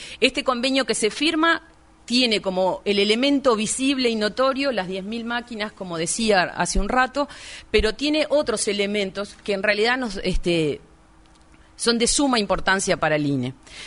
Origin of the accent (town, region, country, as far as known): Uruguay